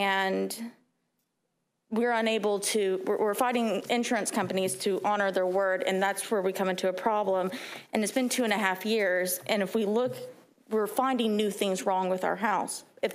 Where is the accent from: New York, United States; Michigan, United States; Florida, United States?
Florida, United States; Panama City; I am from Panama City